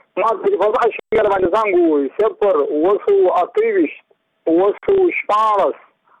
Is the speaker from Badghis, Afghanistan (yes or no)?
yes; Muqur, Badghis, Afghanistan